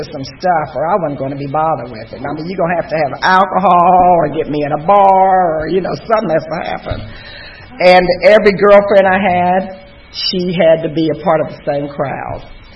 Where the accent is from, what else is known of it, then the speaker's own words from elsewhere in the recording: West Virginia, United States; that I'm a girl from West Virginia. I'm too tall. I stutter. I'm black.